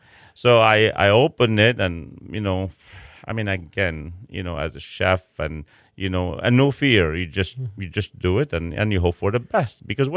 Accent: Chicago, Illinois, United States; I come from Chicago where, you know what, you know, window shopping and restaurants everywhere.

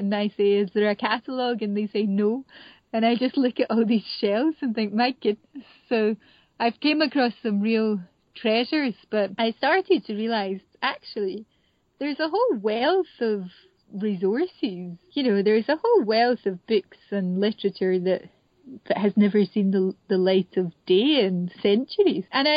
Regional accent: Scotland, United Kingdom; born there; I'm not a Gaelic speaker. I was born in the Lowlands, and although I've had exposure to Gaelic, I'm not a speaker.

